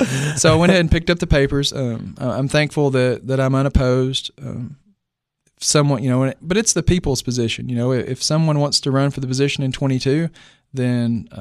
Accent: United States; Jackie and Susan Bray, they're from Clay County. I'm actually from Clay County.

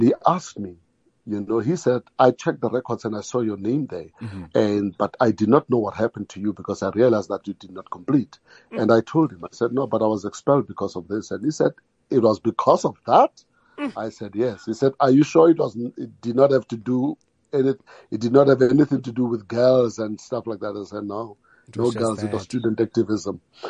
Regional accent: Alexandra, Gauteng, South Africa; So I came from Alexandra, and I could say that was the heart of youth activism and student activism.

